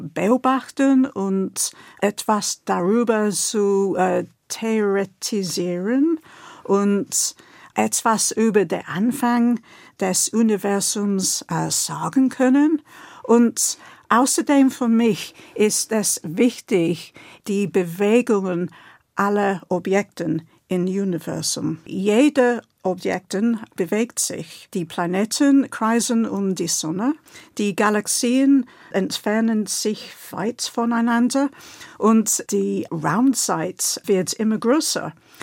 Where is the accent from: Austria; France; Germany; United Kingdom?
United Kingdom; London; Aber ich bin in London aufgewachsen und dort kann man die Nachthimmel gar nicht sehen, wegen des Straßenlichts.